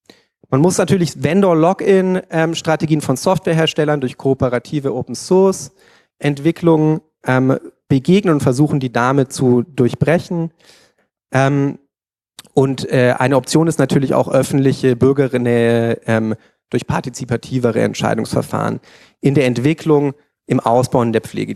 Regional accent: Berlin, Germany; Zumindest als Berliner.

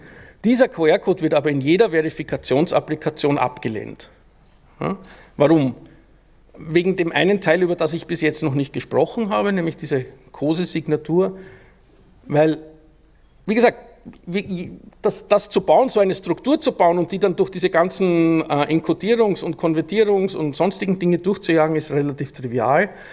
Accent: Austria; Ich bin Österreicher, ich kenne halt mal das Österreichische.

